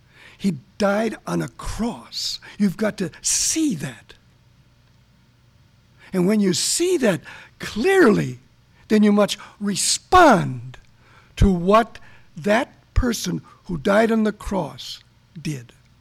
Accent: Milwaukee, Wisconsin, United States; When we were growing up in Milwaukee, our family didn't really practice any religion.

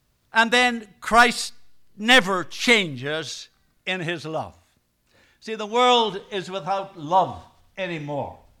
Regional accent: Ireland; of course, being Irish and being very handsome

